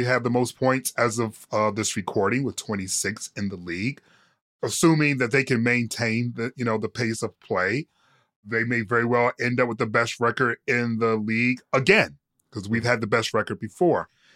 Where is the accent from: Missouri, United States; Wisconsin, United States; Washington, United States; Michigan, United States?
Michigan, United States; Detroit; Obviously, as a Detroit Lions fan, as someone who's born and raised in Detroit